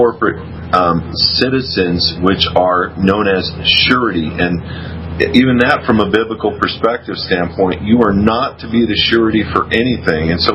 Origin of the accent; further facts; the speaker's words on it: California, United States; What is your nationality? Mine is I'm a Californian. I don't say I'm an American. I'm a Californian.